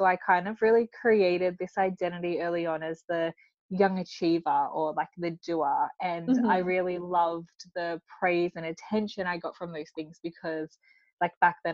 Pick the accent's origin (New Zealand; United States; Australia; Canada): Australia; Mildura, Victoria; I am from Australia, like you said, in a regional town called Mildura. So it's like 6 hours out of Melbourne. And growing up, I have four siblings and my grandfather and auntie lived with us.